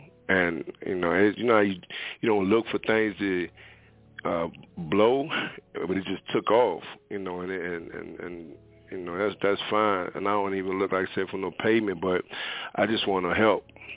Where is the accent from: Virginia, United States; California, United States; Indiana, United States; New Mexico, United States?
Virginia, United States; Richmond; not even knowing I'm a kid from Jackson Ward